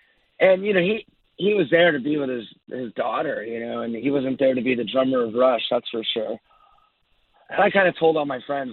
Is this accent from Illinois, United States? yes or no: no; California, United States; You know, I grew up down in Orange County, Southern California, so they weren't really listening to hard rock that much.